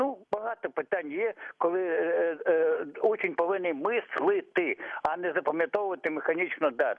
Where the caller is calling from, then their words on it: Lviv, Lviv Oblast, Ukraine; місто Львів.